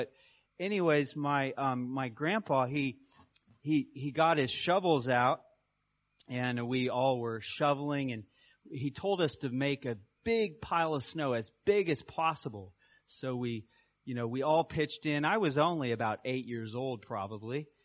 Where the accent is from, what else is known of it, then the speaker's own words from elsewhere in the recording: Kansas, United States; I grew up in Kansas, and we had lots of snow usually around Christmas time.